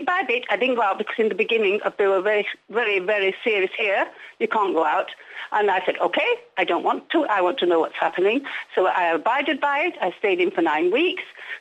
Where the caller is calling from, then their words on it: Calpe, Valencian Community, Spain; in Calpe.